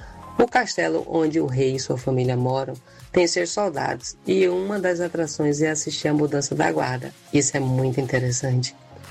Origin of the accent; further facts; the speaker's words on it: Bahia, Brazil; now in Denmark; sou brasileira, sou baiana e sou casada com um dinamarquês e moramos na Dinamarca.